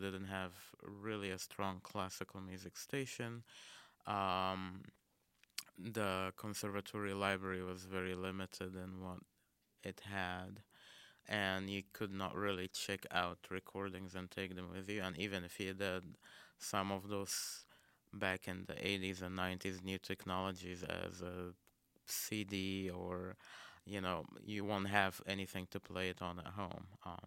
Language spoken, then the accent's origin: English; Cairo, Cairo Governorate, Egypt; moved away as an adult; now in United States; I am originally from Cairo, Egypt. Born and raised there till I was 21, then moved to the States.